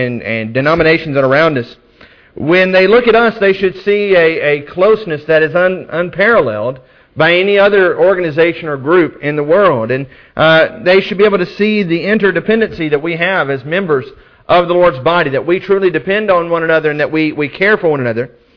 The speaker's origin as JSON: {"language": "English", "region": "the South", "country": "United States", "tie": "born or raised there", "said": "Growing up in the South, I've witnessed just way too often congregations that have split"}